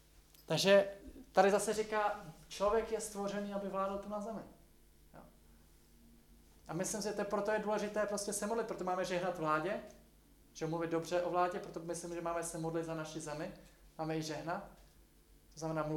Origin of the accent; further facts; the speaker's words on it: Liberec, Liberec Region, Czechia; mu říkám, jsem z Liberce. Původně